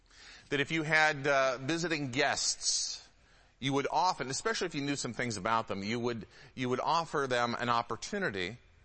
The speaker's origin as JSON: {"language": "English", "town": "Birmingham", "region": "Michigan", "country": "United States", "tie": "born or raised there", "said": "I grew up in Birmingham, Michigan."}